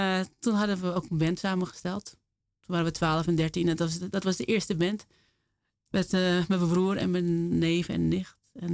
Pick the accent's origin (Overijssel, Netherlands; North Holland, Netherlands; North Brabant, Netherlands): North Holland, Netherlands; Wormerveer; Ik kom uit Wormerveer.